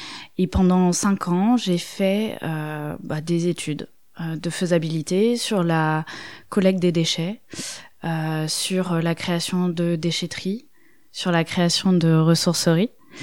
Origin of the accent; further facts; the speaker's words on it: Lyon, Auvergne-Rhône-Alpes, France; Moi, j'ai vécu à Lyon. Je suis lyonnaise d'origine.